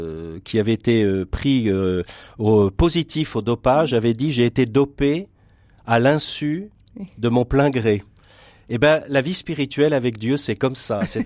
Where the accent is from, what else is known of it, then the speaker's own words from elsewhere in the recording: Bourgogne-Franche-Comté, France; Alors, je suis jurassien par certains aspects, pas loin de Poligny dans le Jura